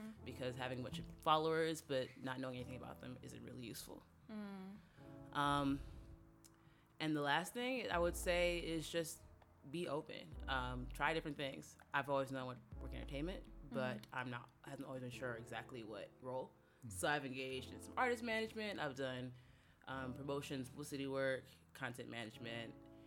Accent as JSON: {"language": "English", "region": "Midwest", "country": "United States", "tie": "born or raised there", "lives_now": "Chicago, United States", "said": "I'm an attorney in Chicago, born and raised in the Midwest, went to University of Illinois undergrad"}